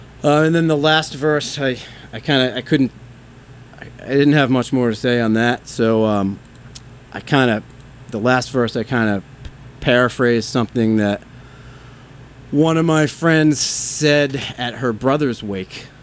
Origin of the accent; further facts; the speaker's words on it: Middleboro, Massachusetts, United States; Well, so, you know, I grew up in Middleboro, and I still live in Middleboro, and I have a lot of friends there.